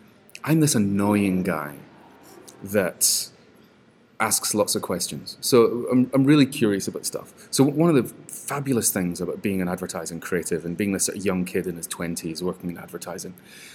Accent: Scotland, United Kingdom; Yes, being Scottish.

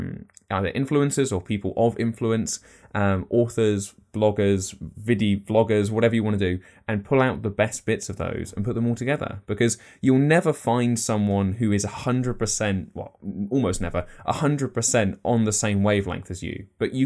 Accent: United Kingdom; well, I'm British. We're all pessimistic.

